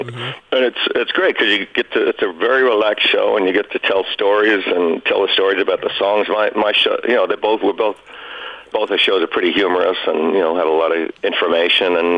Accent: Melbourne, Victoria, Australia; also born or lived in Sydney; That's where I grew up in Melbourne. I was born in Sydney, but I grew up in Melbourne.

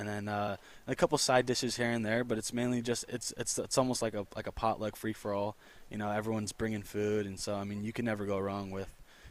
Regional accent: Kerman, California, United States; And so, growing up in Kerman and him being a big piece of what Kerman baseball has been

